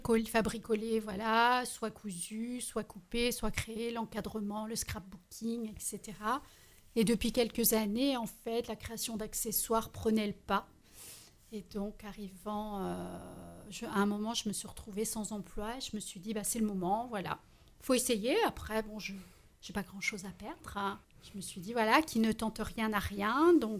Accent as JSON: {"language": "French", "region": "Brittany", "country": "France", "said": "Parce que je suis bretonne."}